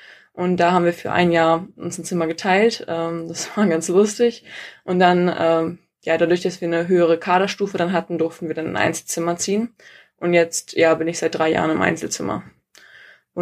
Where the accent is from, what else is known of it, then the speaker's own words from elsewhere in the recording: Rostock, Mecklenburg-Vorpommern, Germany; now in Berlin, Germany; Wie gesagt, bin ich in Rostock aufgewachsen.